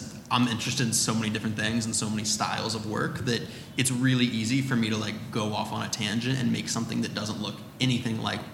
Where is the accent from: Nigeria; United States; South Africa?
United States; Florida; like my whole life, especially growing up in Florida, I was like a slacker, procrastinator.